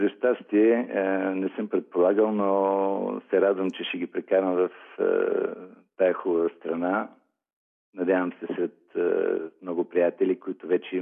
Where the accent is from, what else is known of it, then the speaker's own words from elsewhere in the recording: Veliko Tarnovo, Veliko Tarnovo Province, Bulgaria; moved away as an adult; also born or lived in Sofia; now in Australia; От Търновския край съм, от Търново. Родителите ми са оттам и там съм роден.